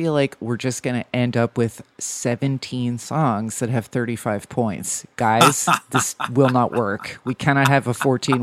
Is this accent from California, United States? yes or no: no; New Jersey, United States; I'm from New Jersey. I understand how these things work.